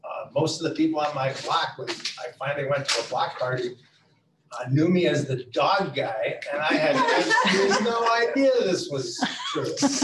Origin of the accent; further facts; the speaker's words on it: Winnetka, Illinois, United States; I was brought up on the North Shore. I was the son of a doctor, of a lawyer, and my mom's family was all doctors, and you know, as it turned out, I was actually one of the poorer people in Winnetka.